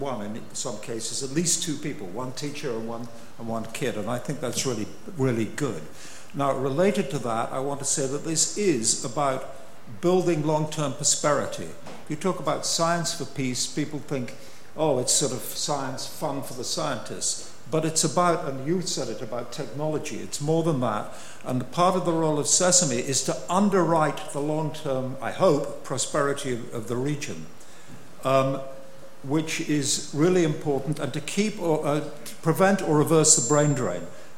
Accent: United Kingdom; And as a British citizen, I'm proud

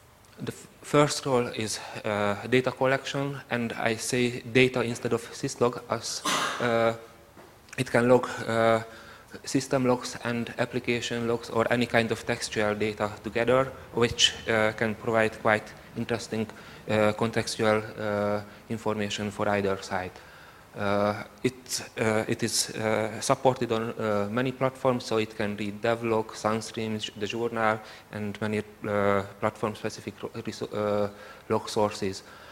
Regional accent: Hungary; English is a second language; from Hungary.

